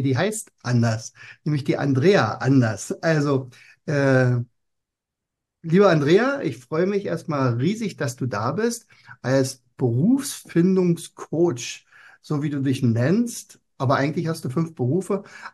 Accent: Brandenburg, Germany; Wir sind nämlich beide aus Brandenburg.

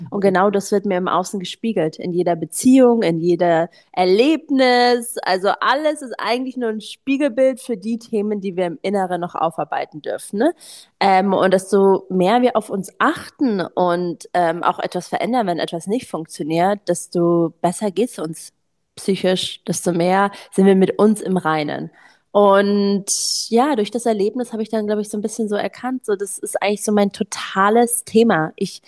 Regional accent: Munich, Bavaria, Germany; now in Berlin, Germany; ich bin 31 Jahre alt. Ich bin in München aufgewachsen, war da auf der internationalen Schule, bin halb Amerikanerin, halb Deutsch.

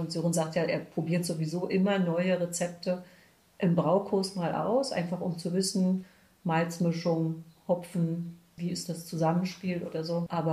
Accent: Berlin, Germany; born there; als gebürtige Berlinerin bin ich ja da meist auch nicht sehr fein.

